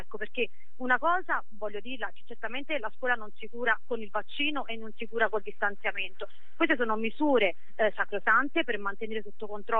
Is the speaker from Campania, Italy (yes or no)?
yes; Avellino, Campania, Italy; now in Florence, Italy; Io sono stata adottata da Firenze dal 2006, ma sono irpina e la mia città d'origine, Avellino